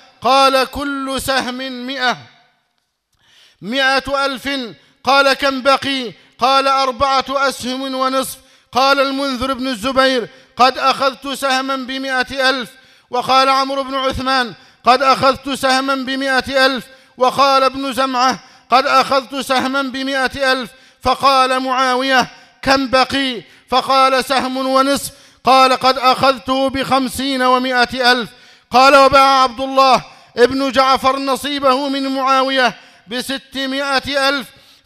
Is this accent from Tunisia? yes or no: no; Egypt; اللهم احفظ بلدنا مصر واجعلها أمنا أمانا، سخاء رخاء.